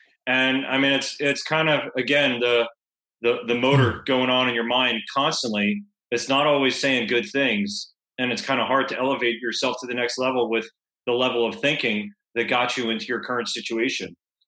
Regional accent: Fort Lauderdale, Florida, United States; because it used to be 7:30 when I was growing up in Fort Lauderdale.

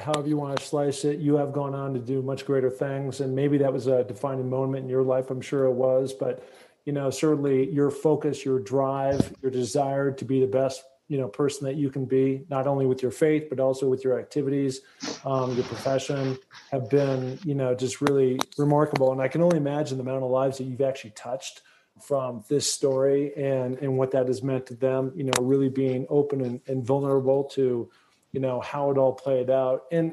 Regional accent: Seattle, Washington, United States; I'm from Seattle. We used to have a team called the Seattle Supersonics.

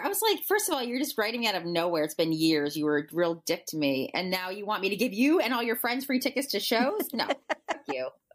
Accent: East Coast, United States; I'm from the East Coast.

